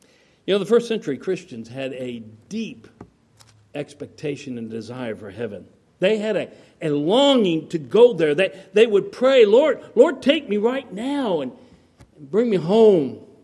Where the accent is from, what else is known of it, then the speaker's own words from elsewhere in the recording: Colorado, United States; All the trees and the flowers and the majestic Rocky Mountains of my home state of Colorado